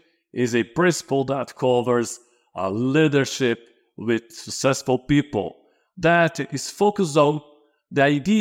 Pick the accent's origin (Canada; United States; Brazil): Brazil; born there; English is a second language; I'm a Brazilian. I was born in Brazil. You may note by my accent.